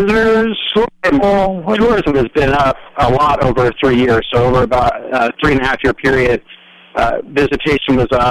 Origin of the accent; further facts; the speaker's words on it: Paso Robles, California, United States; Yeah, I've grew up in the area. I grew up in Paso Robles